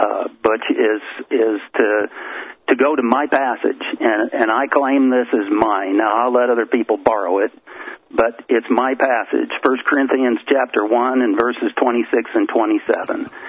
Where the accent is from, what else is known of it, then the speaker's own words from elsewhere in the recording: Colorado, United States; now in Nebraska, United States; I was raised in Colorado. I'm in Nebraska now, western Nebraska, almost Wyoming, but I was raised in Colorado